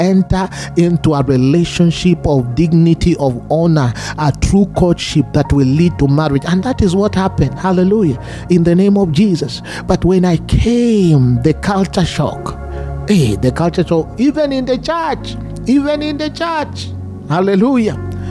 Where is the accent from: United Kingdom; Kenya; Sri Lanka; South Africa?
Kenya; now in Chicago, United States; I remember when I came from Kenya to Chicago, I suffered what we call culture shock.